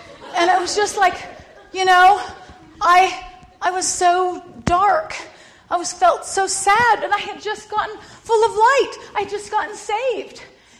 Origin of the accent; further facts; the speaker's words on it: Minnesota, United States; I was raised in Minnesota and on a farm and went to country school, walked in the cold Minnesota winters 3 miles uphill both ways